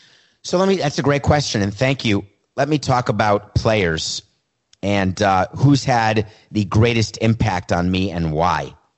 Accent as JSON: {"language": "English", "region": "New York", "country": "United States", "tie": "born or raised there", "said": "I grew up in New York."}